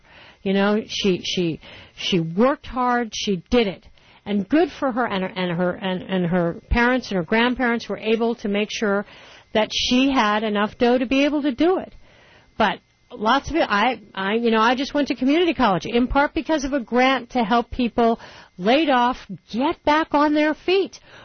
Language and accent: English; United States; as an American woman, I am proud to be a citizen of the United States. I always have been.